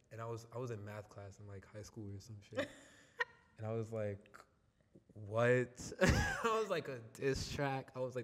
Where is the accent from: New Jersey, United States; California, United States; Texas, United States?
New Jersey, United States; I'm from Jersey, New Jersey. And my song … is out right now.